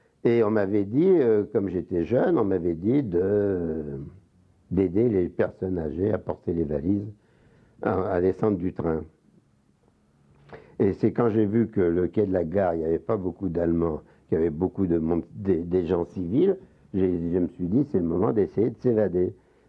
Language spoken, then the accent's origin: French; Paris, Île-de-France, France; Moi, je suis parisien, j'étais là.